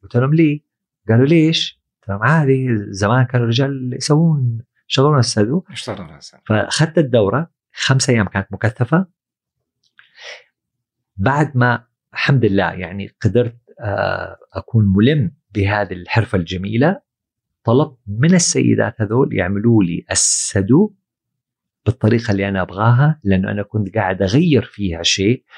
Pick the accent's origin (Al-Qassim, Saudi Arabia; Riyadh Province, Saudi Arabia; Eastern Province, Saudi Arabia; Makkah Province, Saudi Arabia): Riyadh Province, Saudi Arabia; مستلهمة من المنطقة الوسطى اللي اللي عندنا بالسعودية اللي هي نجد